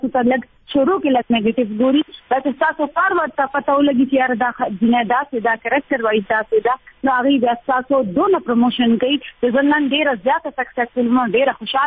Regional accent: Khyber Pakhtunkhwa, Pakistan; now in Peshawar, Pakistan; ایکچولی زه پېښور کې پاتې کیږم خو موږ پښتانه یو. زه ایکچولی ما مومند ایجنسی نه.

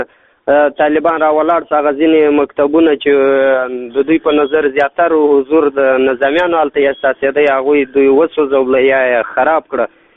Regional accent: Baghlan, Afghanistan; د بغلان ولایت اوسیدونکی یم.

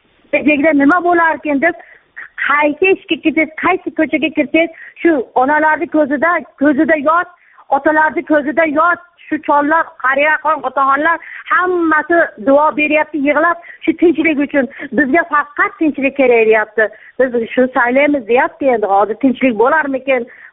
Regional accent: Osh, Osh Region, Kyrgyzstan; Men O'shdan. Gapim bor edi.

